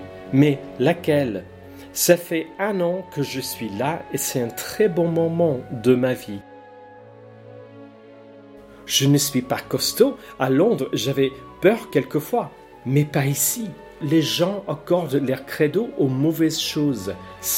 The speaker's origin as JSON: {"language": "French", "country": "Ireland", "tie": "born or raised there", "also_born_or_lived": "London", "second_language": "French", "moved": "as an adult", "lives_now": "Tarascon, France", "said": "J'ai grandi en Irlande, je l'ai quitté à la fin des années 80. J'étais instite à Londres pendant des années"}